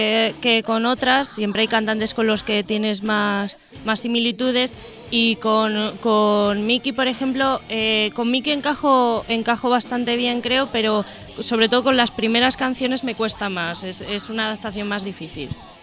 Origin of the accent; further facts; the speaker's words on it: Madrid, Community of Madrid, Spain; pero yo soy de Madrid, de centro.